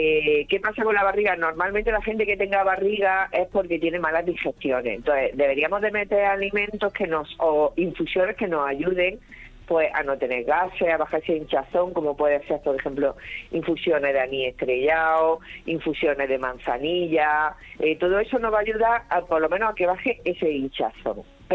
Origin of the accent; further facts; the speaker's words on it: Jaén, Andalusia, Spain; Bueno, yo también, como todos sabéis, soy de Jaén.